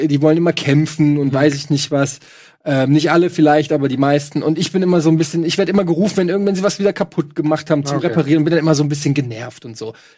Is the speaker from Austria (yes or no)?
no; Russia; ich bin Russe.